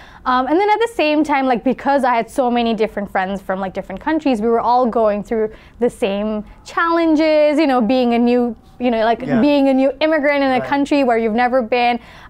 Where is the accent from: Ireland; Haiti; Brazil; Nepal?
Nepal; now in United States; I'm originally from Nepal, and I've been living in the US for the past 3.5 years.